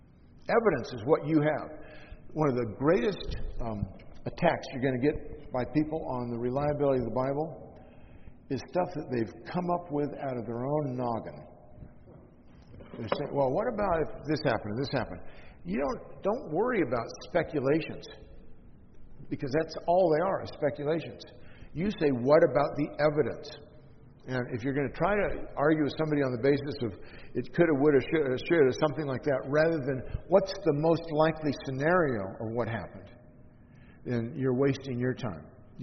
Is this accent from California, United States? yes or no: yes; Newport Beach, California, United States; I grew up in Newport Beach, California. You may not like it because it's California, but the education was pretty good.